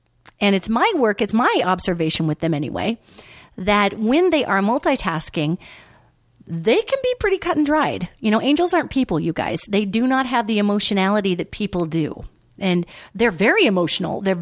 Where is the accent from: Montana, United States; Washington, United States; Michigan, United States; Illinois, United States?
Montana, United States; Billings; Coming to you live at mtradio.net in the Big Sky Country, Billings specifically, my hometown. I love it.